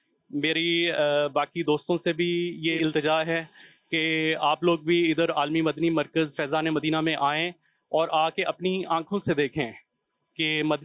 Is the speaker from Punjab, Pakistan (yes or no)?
yes; Alipur, Punjab, Pakistan; میں علی پور سے ہوں.